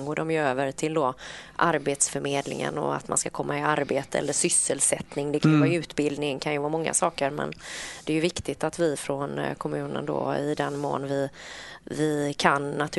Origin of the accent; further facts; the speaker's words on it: Partille, Västra Götaland County, Sweden; Jag spelade faktiskt piano när jag var liten här i Partille.